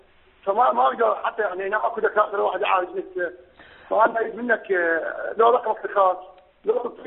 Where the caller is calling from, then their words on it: Iraq; لو شوية خبرت من العراق، أنا من العراق،